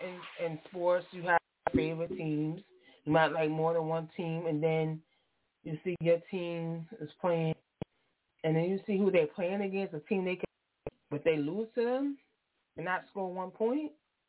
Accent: New York, United States; I'm not a Giants fan nor a Jets fan, even though I'm from New York, and they represent New York.

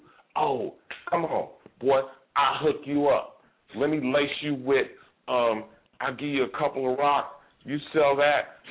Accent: Oakland, California, United States; Man, all my partners that I grew up with in Oakland

